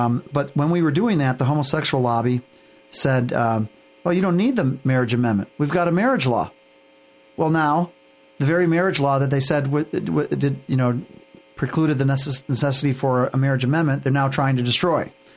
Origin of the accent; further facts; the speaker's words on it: Michigan, United States; also born or lived in Washington, D.C.; now in Chicago, United States; I've been back in Chicago since 2003. I was living in D.C. before. I was raised in Michigan.